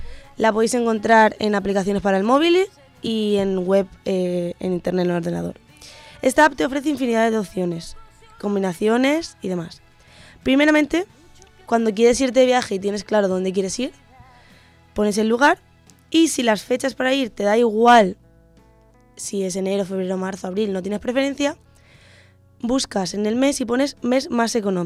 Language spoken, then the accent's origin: Spanish; Elche, Valencian Community, Spain; Yo soy de Elche, pero he dicho Alicante, ¿sabes?